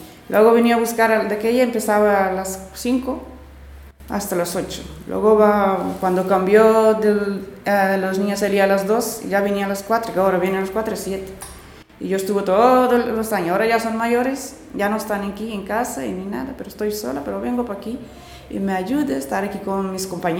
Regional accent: Cape Verde; Spanish is a second language; Yo soy de Cabo Verde.

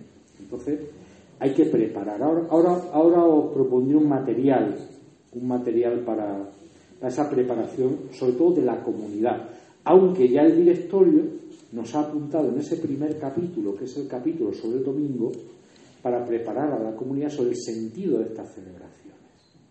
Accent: Region of Murcia, Spain; accent: Murcian; en mi tierra tendemos a comernos sílabas. Y yo he visto a paisanos míos leyendo la lectura en murciano.

